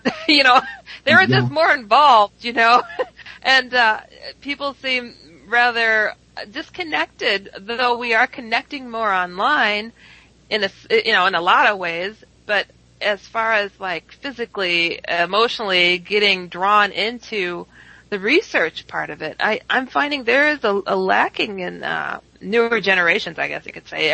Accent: Wisconsin, United States; I've seen a lot of UFO groups in my home state alone of Wisconsin just fall apart more recently

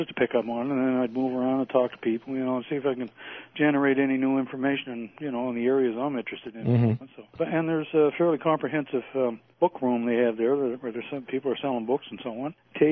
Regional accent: Canada; Well, I'm typical Canadian. You know, if you can't get the warm weather here, you go south and you find it.

